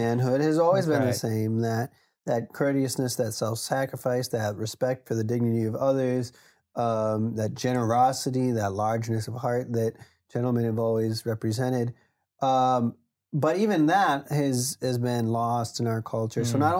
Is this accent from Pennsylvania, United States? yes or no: no; Wisconsin, United States; We grew up in Wisconsin, you know, so it was often cold in the winters